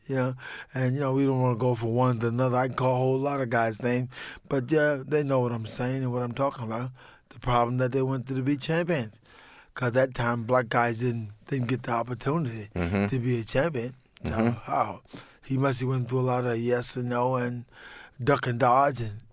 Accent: Southern United States, United States; I grew up in the South, you know, feeling that I could make it.

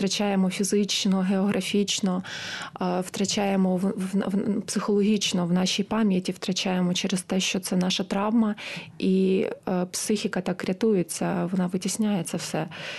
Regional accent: Pervomaisk, Luhansk Oblast, Ukraine; я тоді з Києва поїхала до батьків на Луганщину, в мій рідний Первомайськ

